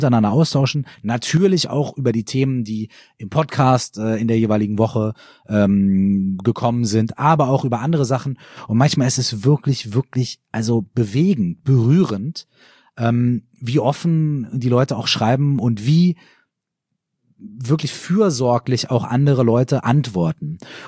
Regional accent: Minden, North Rhine-Westphalia, Germany; wir spielen in meiner Heimatstadt in Minden

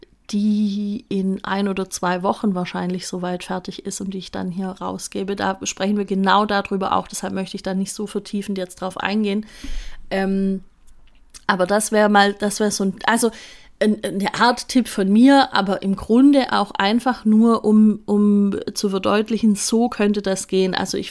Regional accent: Baden-Württemberg, Germany; Aber wie gesagt, Dinge, die es gratis gibt, da bin ich ja Schwabe

